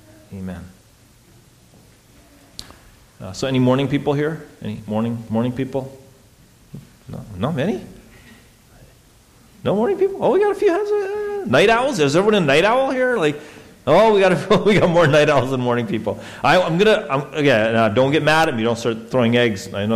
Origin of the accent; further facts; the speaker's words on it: Saskatchewan, Canada; I grew up in Saskatchewan, I live in Alberta, like I should be a winter guy. Most of my life has been spent in winter.